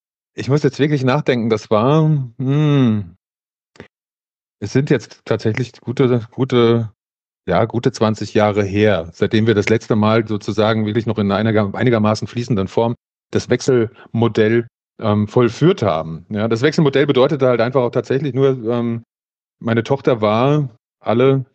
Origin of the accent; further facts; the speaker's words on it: Hesse, Germany; Ich komme hier aus dem Taunus